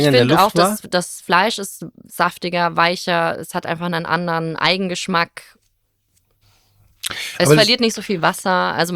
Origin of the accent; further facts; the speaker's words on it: Memmingen, Bavaria, Germany; In Memmingen im Allgäu. Zwischen Ulm und Kempten.